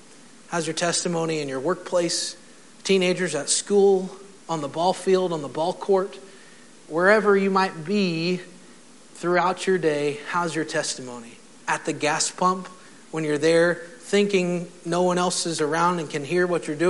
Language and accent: English; Farmersville, United States; Growing up in Farmersville, we lived on a farm, but it was my dad was not a farmer.